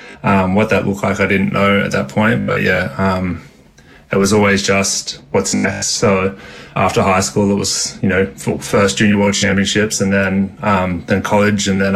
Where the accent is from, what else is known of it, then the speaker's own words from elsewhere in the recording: Sydney, New South Wales, Australia; I'm from Sydney, so they built